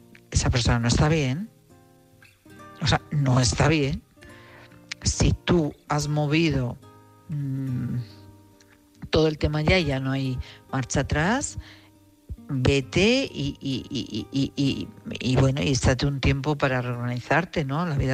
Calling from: Madrid, Community of Madrid, Spain; de Madrid.

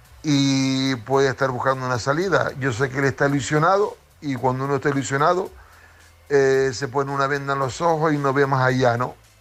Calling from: Canary Islands, Spain; de Tenerife.

